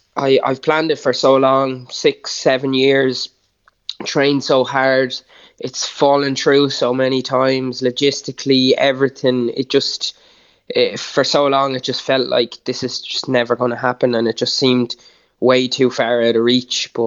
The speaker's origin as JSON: {"language": "English", "town": "Dunmore East", "region": "Munster", "country": "Ireland", "tie": "born or raised there", "said": "Well, I grew up in Dunmore East"}